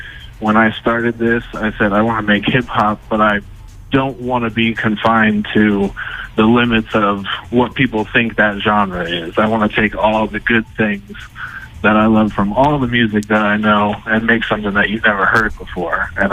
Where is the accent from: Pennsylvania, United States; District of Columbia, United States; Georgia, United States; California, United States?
District of Columbia, United States; Washington; now in Indianapolis, United States; people back in my hometown in D.C. and people here in Indianapolis.